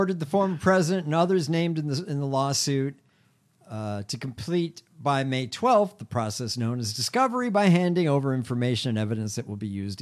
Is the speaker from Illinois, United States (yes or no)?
yes; Chicago, Illinois, United States; In my hometown.